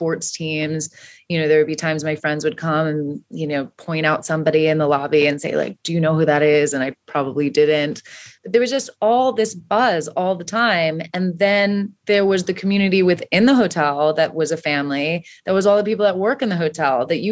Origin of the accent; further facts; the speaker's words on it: Savannah, Georgia, United States; born there; also born or lived in San Antonio, Texas; So I moved around a little bit as a young kid. I was born in Savannah, Georgia. My family was there for 2 years.